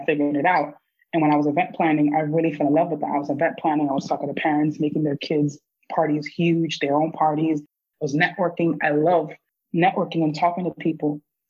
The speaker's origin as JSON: {"language": "English", "region": "New Jersey", "country": "United States", "said": "I'm from Jersey."}